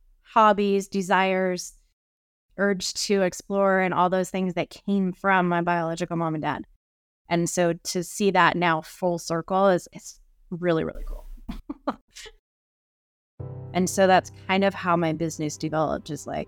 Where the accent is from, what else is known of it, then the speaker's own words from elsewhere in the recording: Idaho, United States; You know, I grew up here in Idaho in the mountains, and I am always out hiking or basically planting my butt somewhere in a river.